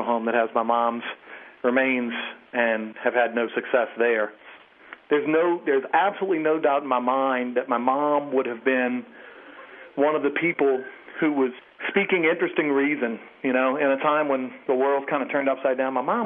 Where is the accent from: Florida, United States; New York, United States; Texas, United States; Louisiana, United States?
Louisiana, United States; New Orleans; New Orleanians, and like myself, I'm from the Irish Channel, which is a really thick, multi-generational, tough inner-city neighborhood. You know, I'm kind of less of a yat than my dad and my mom.